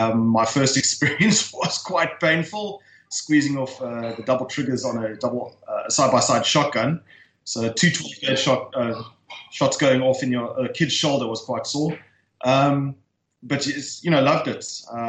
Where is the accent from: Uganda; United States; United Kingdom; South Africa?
South Africa; I'm a South African male. As with most South African males, after school I went to the military.